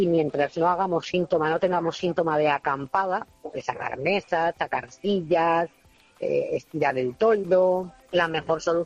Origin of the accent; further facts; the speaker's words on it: Teruel, Aragon, Spain; moved away as an adult; Yo cuando me vine de Teruel para acá, encontré en un barrio...